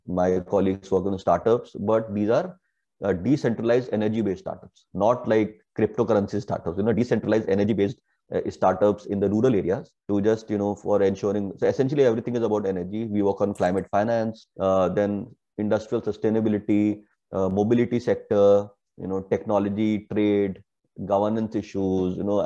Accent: North India, India; You know, I'm from North India, and while growing up in the winter season, fog was so common.

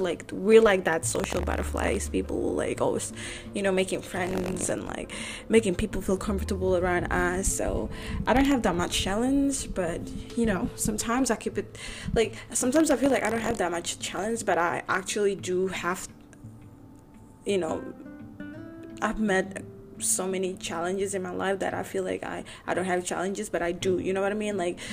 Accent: Indonesia; English is a second language; I'm from Indonesia, so like my English is not as what you think it is. But yeah, you see me dark skin, but I'm from Indonesia. Like I'm black, but I'm from Indonesia.

